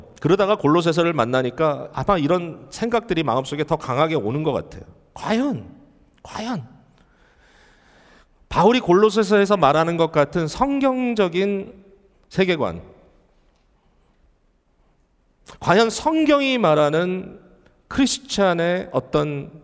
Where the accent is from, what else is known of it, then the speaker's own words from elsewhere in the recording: South Korea; now in United States; 저는 소수민족이죠. 제가 이민자 코리안 아메리칸으로서